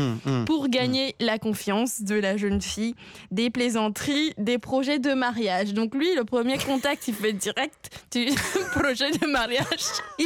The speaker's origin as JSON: {"language": "French", "country": "Mali", "said": "On lui a dit on vient du Mali et là, il nous a dit oh j'aimerais trop aller en Afrique."}